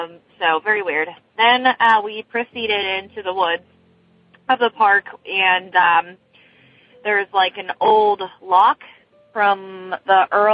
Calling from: Beaver, Pennsylvania, United States; I'm calling from Beaver, Pennsylvania.

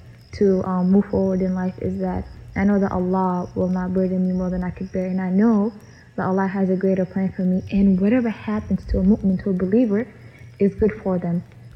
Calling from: Minnesota, United States; I am listening from Minnesota, the state of all Somalis.

